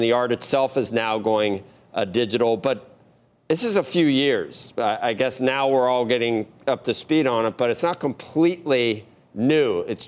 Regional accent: Cincinnati, Ohio, United States; I'm from Cincinnati, but it's amazing.

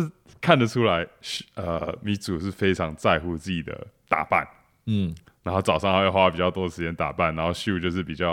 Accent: Taiwan; 没有，我们台湾人喜欢

